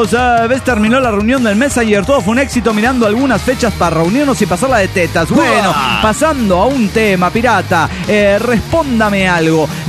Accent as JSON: {"language": "Spanish", "region": "Cochabamba", "country": "Bolivia", "said": "Somos puros de Cochabamba"}